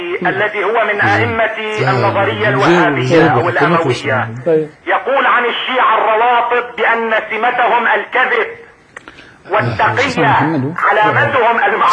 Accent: Baalbek, Baalbek-Hermel, Lebanon; أنا من لبنان من بعلبك

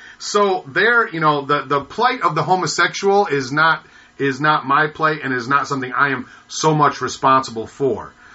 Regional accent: Michigan, United States; when I was studying Brotherhood Week growing up in Michigan and Black History Month

